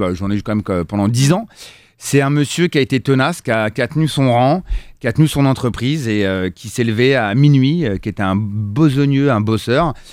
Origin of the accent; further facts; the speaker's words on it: Rungis, Île-de-France, France; Et j'ai grandi, moi, à Rungis.